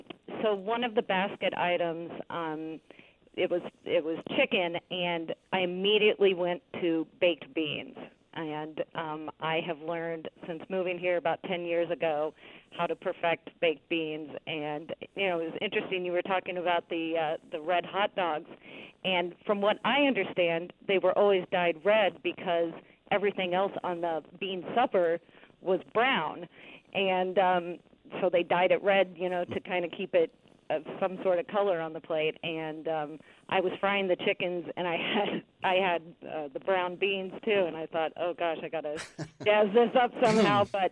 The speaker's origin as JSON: {"language": "English", "region": "Missouri", "country": "United States", "tie": "born or raised there", "lives_now": "Portland, United States", "said": "And I'm actually doing cast iron fried chicken, which is what I grew up cooking in Missouri."}